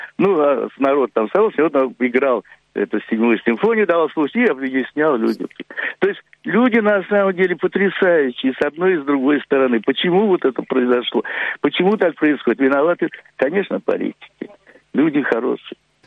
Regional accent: Saint Petersburg, Russia; когда я говорил, что я из Петербурга приехал, это было поразительно.

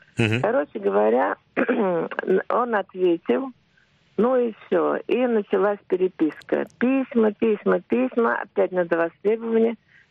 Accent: Moscow, Russia; Я просто сказала, что я из Москвы.

